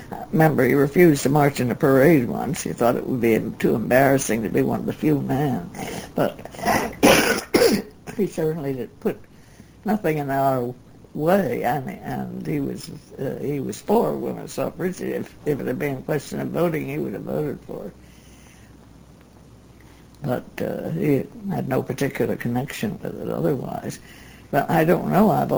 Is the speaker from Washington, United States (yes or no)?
no; Philadelphia, Pennsylvania, United States; I was born in Philadelphia. Never graduated from the girls' high school there. I never left Philadelphia until I went to college.